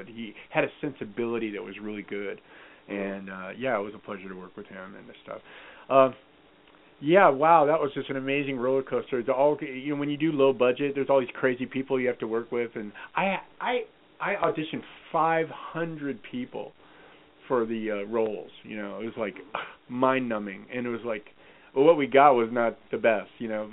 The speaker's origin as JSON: {"language": "English", "town": "San Francisco", "region": "California", "country": "United States", "tie": "born or raised there", "said": "I did 17 years of repertory theater growing up in San Francisco."}